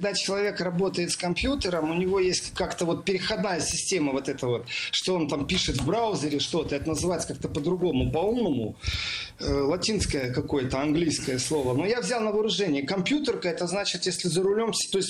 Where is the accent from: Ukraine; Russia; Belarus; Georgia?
Ukraine; Western Ukraine; Позволю себе, как уроженец Западной Украины, сказать